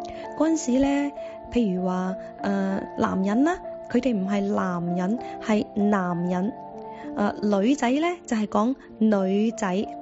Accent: Guangdong, China; 咁首先我讲下我哋广东嘅移民喺讲英文嘅时候呢有啲咩特点。

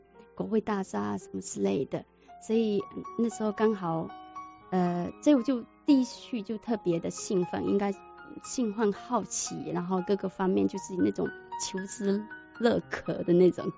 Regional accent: China

